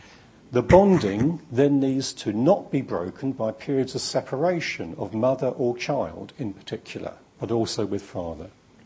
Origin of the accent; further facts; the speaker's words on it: Kentish Town, London, United Kingdom; mother came from Portsmouth. My father came from Aldborough in Suffolk, so about 120 miles away from where I was brought up in Kentish Town.